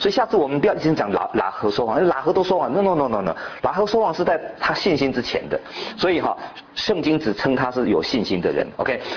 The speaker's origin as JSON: {"language": "Chinese", "country": "China", "said": "你知道我们中国人因为这是当时所翻的嘛"}